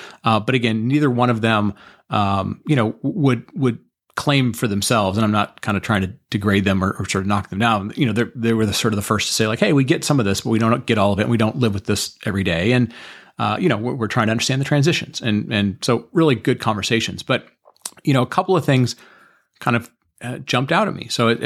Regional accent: Michigan, United States; I grew up in Michigan. I grew up around cars. We were the sort of, car manufacturing center of the world.

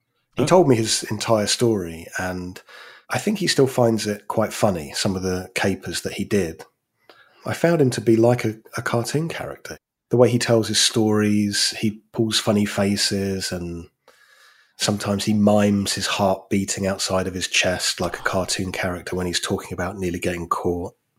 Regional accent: United Kingdom; accent: British; It doesn't understand my British accent. So I try and do an American accent.

